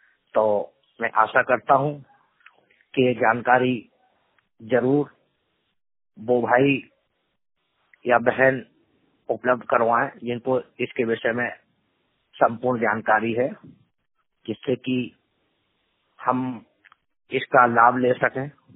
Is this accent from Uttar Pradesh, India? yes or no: no; Madhya Pradesh, India; पूर्ण रूप से दृष्टिवादी दिव्यांग, लंगारी टारसी, जिला नर्मदापुरम, मध्य प्रदेश का निवासी हूँ।